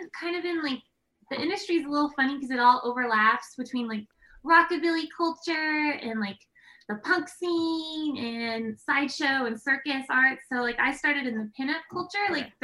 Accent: Los Angeles, California, United States; also born or lived in Brooklyn / New Orleans / Norman; now in Oklahoma City, United States; I'm from Los Angeles, born and bred California girl. And I lived there for like 30 years until I went on the road with Donnie. We moved to Brooklyn first together, then to New Orleans, then to Norman, and now we're in Oklahoma City.

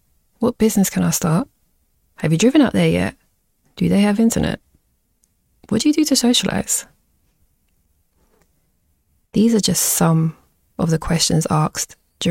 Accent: London, United Kingdom; As a young black female born and raised in London, growing up with very little interaction with Congolese people, other than my family of course

